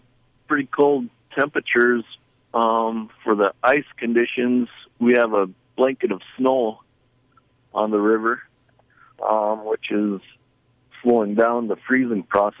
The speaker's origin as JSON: {"language": "English", "town": "Bethel", "region": "Alaska", "country": "United States", "tie": "born or raised there", "said": "I grew up here in Bethel."}